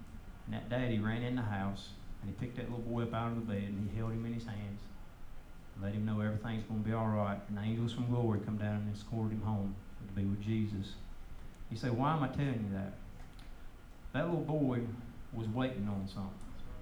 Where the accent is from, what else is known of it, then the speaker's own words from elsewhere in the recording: West Virginia, United States; now in North Carolina, United States; I told you I grew up in West Virginia. They asked me why I moved to North Carolina.